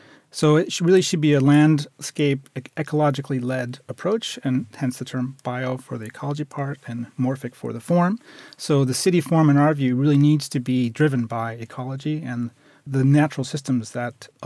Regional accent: Chicago, Illinois, United States; I come from Chicago

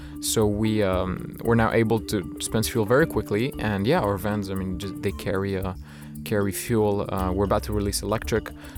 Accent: Morocco; also born or lived in Switzerland; now in United States; I grew up in Morocco, a bit in Switzerland, and moved to the US. I lived in New York

